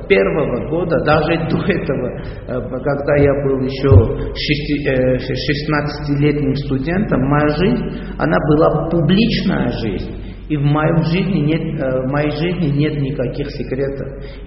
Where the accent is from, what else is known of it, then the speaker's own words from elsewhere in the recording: Armenia; Russian is a second language; я и все армяне, все в Армении уверены